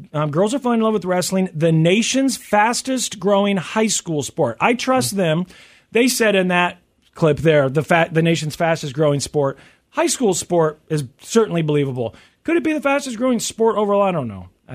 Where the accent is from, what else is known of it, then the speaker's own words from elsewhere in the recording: Missouri, United States; My home state of Missouri was not included.